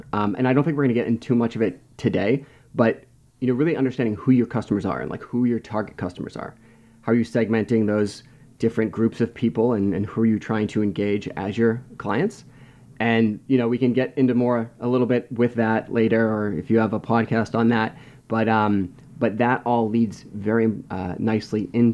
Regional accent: Washington, District of Columbia, United States; I'm from the Washington, D.C. area, and I'm an avid traveler.

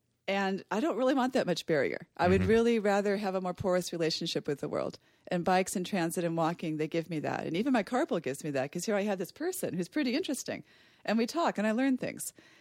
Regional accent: California, United States; I grew up in Southern California. I like to be warm.

